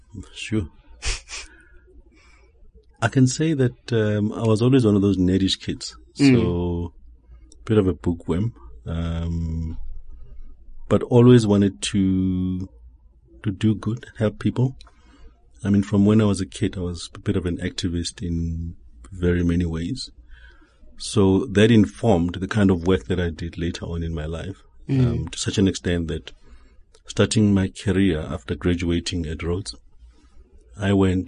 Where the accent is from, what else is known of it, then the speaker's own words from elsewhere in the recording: Alexandra, Gauteng, South Africa; I was born in Alex many years ago. I don't even remember. Grew up there and studied here in Joburg and some parts in the Eastern Cape.